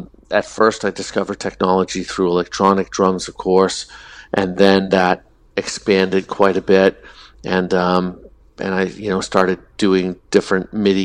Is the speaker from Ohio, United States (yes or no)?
no; Boston, Massachusetts, United States; Yes, I was born in Boston and raised. I was there for, almost 30 years.